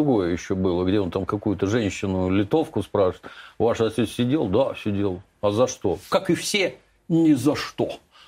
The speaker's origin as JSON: {"language": "Russian", "town": "Kropyvnytskyi", "region": "Kirovohrad Oblast", "country": "Ukraine", "tie": "born or raised there", "said": "А в городе Кропивницком, откуда я родом, да."}